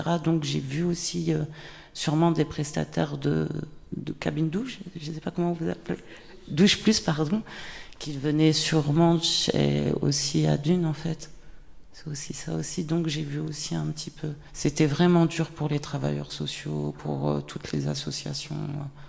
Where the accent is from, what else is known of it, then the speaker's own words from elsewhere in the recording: France; j'ai 39 ans, je suis originaire de France